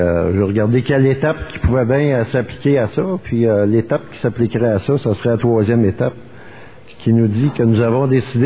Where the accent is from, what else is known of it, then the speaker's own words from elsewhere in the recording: Montreal, Quebec, Canada; moi je suis de Montréal, Québec, là, à Ville-Saint-Laurent